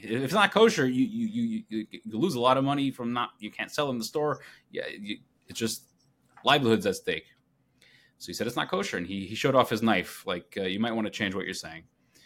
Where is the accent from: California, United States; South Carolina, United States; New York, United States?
New York, United States; Brooklyn; I was raised in Brooklyn. I have four brothers. My parents and my rest of my brothers still live there.